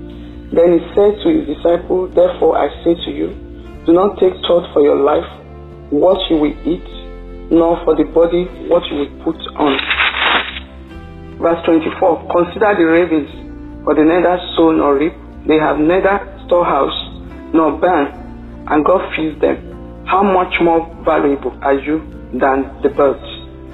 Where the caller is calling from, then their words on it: Nigeria; I'm calling from Nigeria.